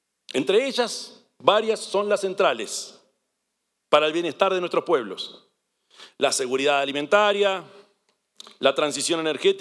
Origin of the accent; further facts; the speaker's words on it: Uruguay; es coherente con una convicción que forma parte de nuestra identidad como uruguayo